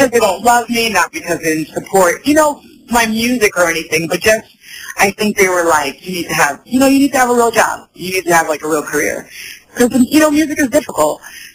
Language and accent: English; Massachusetts, United States; also born or lived in New York; I'm from the East Coast, so I'm from Massachusetts and New York.